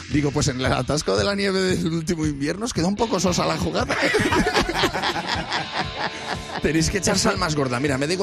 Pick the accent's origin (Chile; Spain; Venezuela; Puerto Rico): Spain; Valladolid, Castile and León; now in Madrid, Spain; Mira, yo soy de Valladolid, lo explico. Vivo en Madrid.